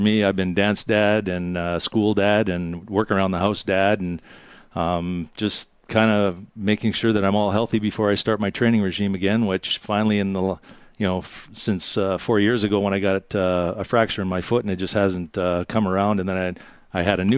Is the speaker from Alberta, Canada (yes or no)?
yes; Calgary, Alberta, Canada; A lot of the organizers find out, you know, that we're from Calgary